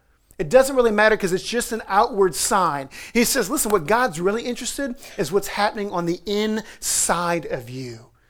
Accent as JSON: {"language": "English", "town": "New Orleans", "region": "Louisiana", "country": "United States", "tie": "born or raised there", "said": "I grew up in New Orleans, every now and then it kicks in."}